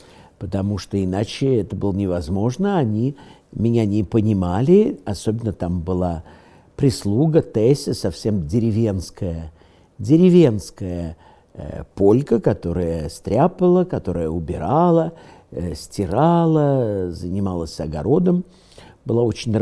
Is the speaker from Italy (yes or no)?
no; Vilnius County, Lithuania; also born or lived in Moscow; меня уже отвезли из Москвы, где я родился, в Литву, в старинное имение, которое принадлежало предкам моей семьи по материнской линии, в имение Кривой Погурок, которое находится под Вильнюсом